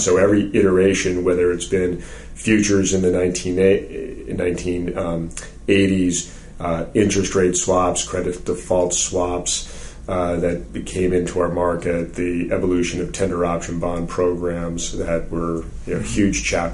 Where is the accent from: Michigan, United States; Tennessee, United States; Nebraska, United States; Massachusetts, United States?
Massachusetts, United States; Boston; because I'm from Boston area.